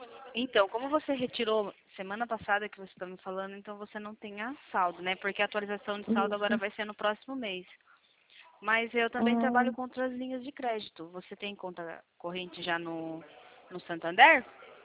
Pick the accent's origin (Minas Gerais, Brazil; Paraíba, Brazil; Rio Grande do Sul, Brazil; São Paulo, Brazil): São Paulo, Brazil; Sorocaba; pertinho daqui onde eu sou de Sorocaba.